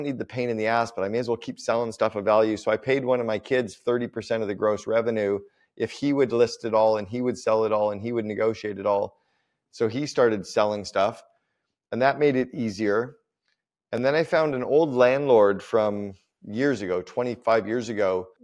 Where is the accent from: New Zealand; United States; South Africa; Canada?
Canada; now in Dubai, United Arab Emirates; I'm now a resident of Dubai. As a Canadian, I'm not taxed on worldwide income